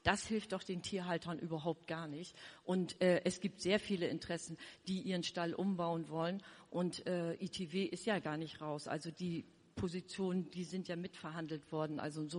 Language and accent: German; Northern Germany, Germany; ich komme aus Norddeutschland